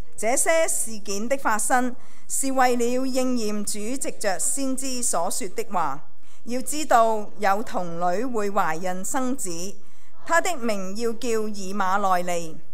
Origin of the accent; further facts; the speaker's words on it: China; 我哋中國人咧幫啲細路仔幫我哋嘅仔女改名嘅時候咧